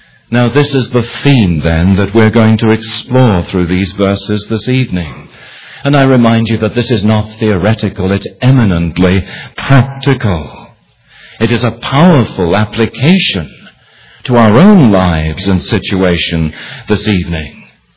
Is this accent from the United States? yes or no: no; England, United Kingdom; moved away; that was very current as I was growing up in England as a young Christian